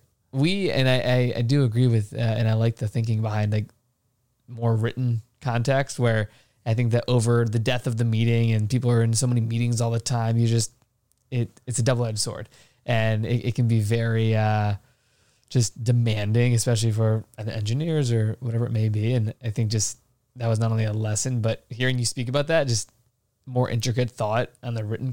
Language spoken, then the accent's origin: English; Virginia, United States; his name is JR Garaj, million subscribers, we're all from Virginia.